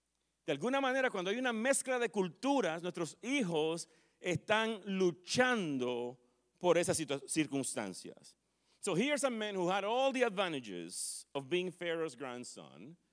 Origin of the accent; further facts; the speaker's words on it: Nicaragua; Algunas veces yo digo en broma que yo soy nicaragüense, mi esposa es colombiana, mis hijos son confundidos.